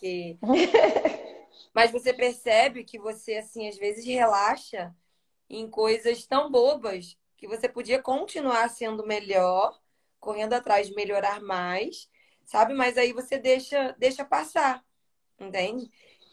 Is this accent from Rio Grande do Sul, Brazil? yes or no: no; Paracambi, Rio de Janeiro, Brazil; Eu sou do Rio, eu moro em Paracambi, uma cidade do Rio.